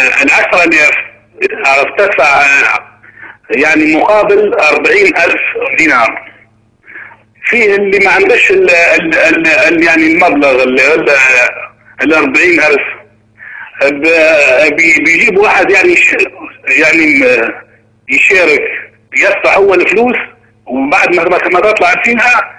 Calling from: Libya; طبعا عندنا في ليبيا.

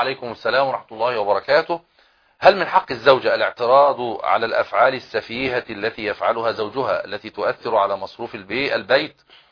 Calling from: Morocco; من المغرب

